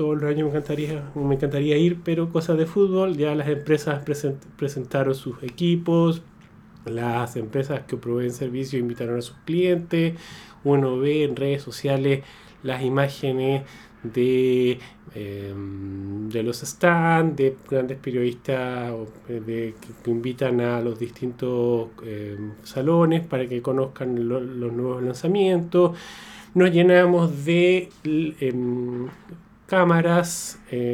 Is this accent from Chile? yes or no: yes; Chile; como chilenos, nos gusta hacer la asociatividad con lo que está pasando afuera